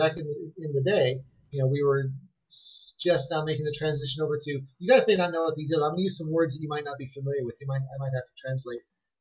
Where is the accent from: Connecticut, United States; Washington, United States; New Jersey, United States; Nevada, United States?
Nevada, United States; Las Vegas; born there; I was born in Las Vegas, Nevada, and, you know, a number of years ago, there was very little for children to do in Las Vegas.